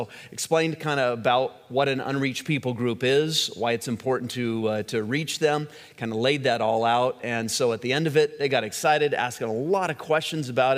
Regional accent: United States; I said, I'm a leader from the United States

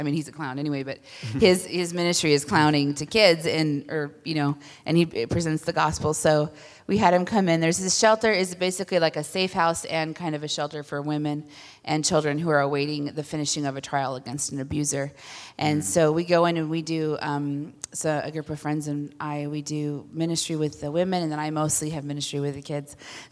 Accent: United States; I was raised here in America. I was raised with the wrong guns.

